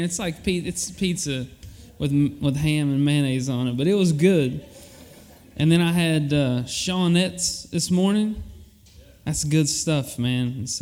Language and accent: English; Virginia, United States; I'm from Southwestern Virginia, but I say I'm from Southwest Virginia.